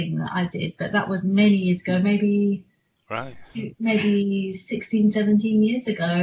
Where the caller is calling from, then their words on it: Ealing, London, United Kingdom; Well, I'm based at my home office at the moment in Ealing.